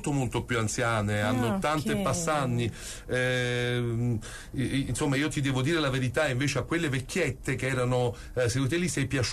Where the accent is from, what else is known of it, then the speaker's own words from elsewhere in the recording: Naples, Campania, Italy; now in Bari, Italy; io vivo a Bari anche se sono di Napoli